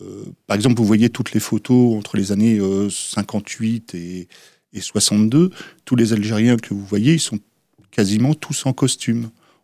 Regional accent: Île-de-France, France; Je suis né en France. J'ai fait toutes mes études ici en France, en banlieue parisienne.

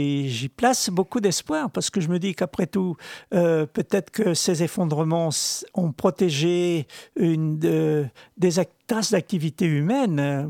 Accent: Brittany, France; first language br; French is a second language; Moi, je n'ai parlé français qu'à 6 ans. Oui, j'ai sans doute un des rares bretonnants d'origine comme ça. Et là, moi je viens du Trégor, donc il y a quelques petites nuances dans le parler.

